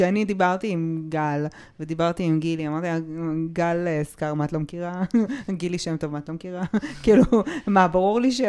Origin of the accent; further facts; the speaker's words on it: Netanya, Central District, Israel; כבוד נתניה, גם אני מנתניה, אבל זה לא אותה אוכלוסייה.